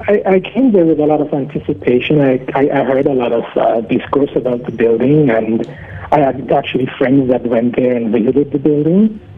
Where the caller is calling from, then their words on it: London, United Kingdom; I'm calling from London.